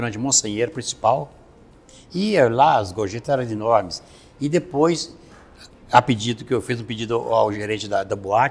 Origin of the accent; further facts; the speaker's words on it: Rio Espera, Minas Gerais, Brazil; Essa cidade pequenininha chamada Rio Espera, perto de Conselheiro Lafayette.